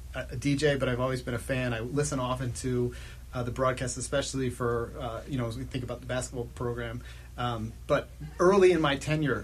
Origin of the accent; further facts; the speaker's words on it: Connecticut, United States; now in Washington, United States; Prior to that, I grew up in Connecticut.